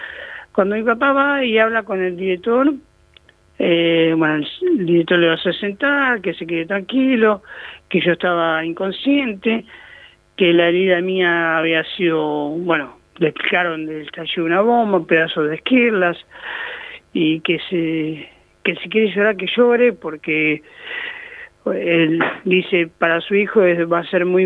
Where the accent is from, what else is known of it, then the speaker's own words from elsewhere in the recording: Lanús, Buenos Aires Province, Argentina; O sea, yo soy de Lanús y de ahí se tenía que ir hasta Campo Mayo